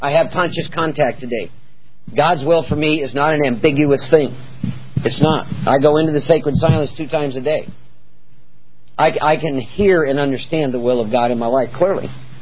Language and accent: English; Iowa, United States; I was born and raised in Iowa. I know about work.